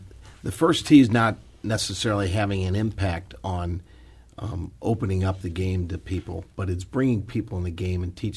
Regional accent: St. Louis, Missouri, United States; because I grew up in South St. Louis and saw people

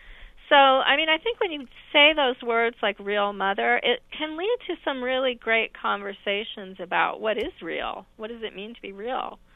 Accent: Bellingham, Washington, United States; In Washington, in my hometown of Bellingham

